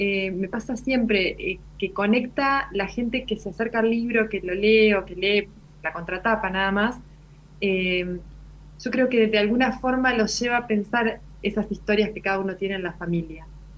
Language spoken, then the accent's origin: Spanish; Mar del Sud, Buenos Aires, Argentina; also born or lived in Oriente; Nací en Oriente. Oriente es un pueblo de la provincia de Buenos Aires. Está a 20 kilómetros de Marisol. Yo me crié en Marisol. Es una playita muy chiquita